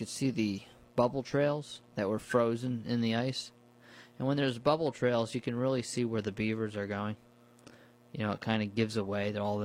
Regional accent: New Paltz, New York, United States; Where I grew up in New Paltz, in that part of New York State, it's legal to trap them.

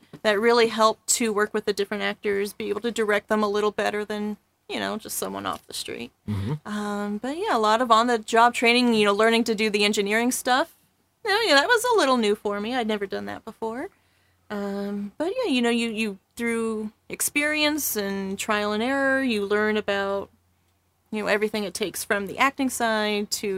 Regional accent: Las Cruces, New Mexico, United States; See, I tell people I'm from New Mexico, they always assume it's Albuquerque.

